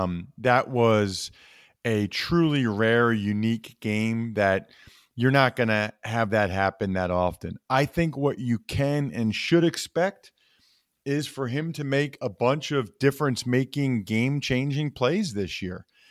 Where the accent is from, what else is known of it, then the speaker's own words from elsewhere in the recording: Reading, Pennsylvania, United States; I was able to go to the game because I'm from Reading where Wilson is